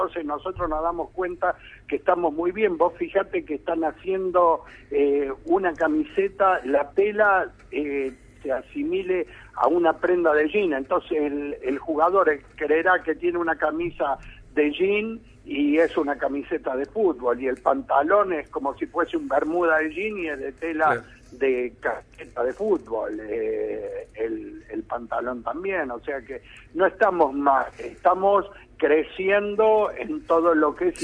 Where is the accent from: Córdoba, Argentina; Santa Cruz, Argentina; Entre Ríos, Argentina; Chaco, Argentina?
Córdoba, Argentina; Yo soy de Córdoba y estoy muy arraigado a mi ciudad